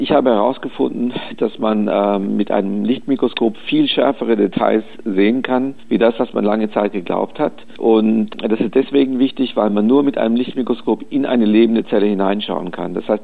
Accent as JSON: {"language": "German", "town": "Sântana", "region": "Arad County", "country": "Romania", "tie": "born or raised there", "said": "Ich war leider nicht in Temeswar, ich war nur in Arad und in St. Anna, wo ich aufgewachsen bin. Es ist sicher ein Teil meiner Wurzel, das ist ohne Frage so."}